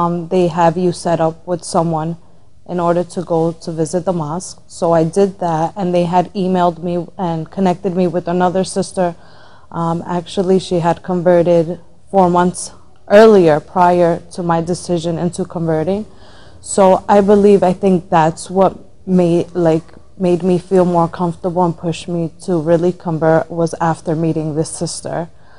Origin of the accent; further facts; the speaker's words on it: Jersey City, New Jersey, United States; I'm born and raised in Jersey City. My parents are from Colombia and from Italy.